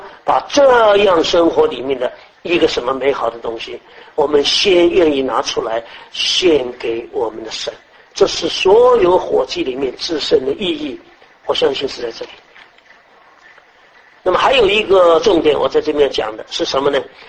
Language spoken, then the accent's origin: Chinese; China; 今天我们汉人，我们中国人那一种的感觉